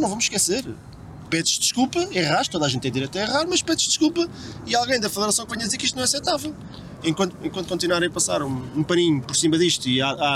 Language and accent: Portuguese; Portugal; eu sou português.